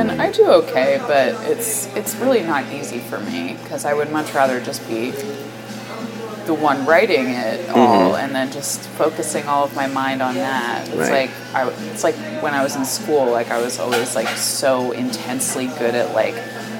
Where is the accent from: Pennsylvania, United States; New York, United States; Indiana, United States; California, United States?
Pennsylvania, United States; Trevose; Yeah, well, I grew up in Trevose. A lot of people don't know what that is